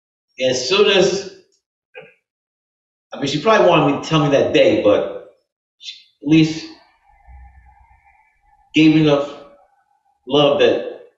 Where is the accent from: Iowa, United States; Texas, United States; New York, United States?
New York, United States; New York City; Growing up in New York City, here's my guys.